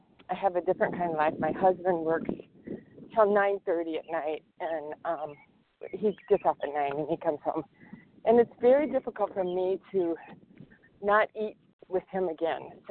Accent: Chicago, Illinois, United States; I'm from Chicago.

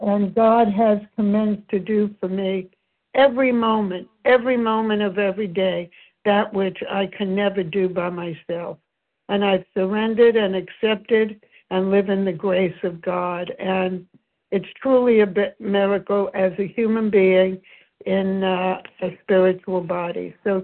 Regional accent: Brooklyn, New York, United States; I flashed on when I was a little girl and I grew up in Brooklyn. My mom and I would go downtown Brooklyn to this department store called Mays

